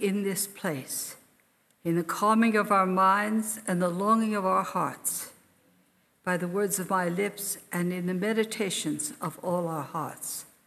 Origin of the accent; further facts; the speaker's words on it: Canada; But I remember that a lot of baking was done when I grew up in Canada.